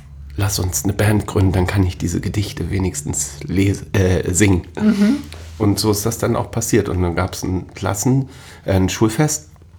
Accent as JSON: {"language": "German", "region": "Hamburg", "country": "Germany", "tie": "born there", "said": "1970, bin hier in Hamburg im Marienkrankenhaus geboren, also tatsächlich ein gebürtiger Hamburger"}